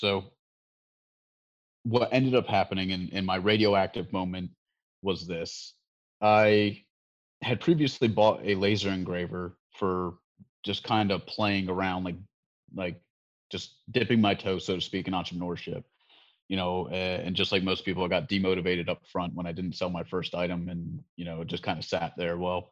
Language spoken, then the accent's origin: English; Florida, United States; I had gotten back to Florida, which is my hometown, and I moved in with my dad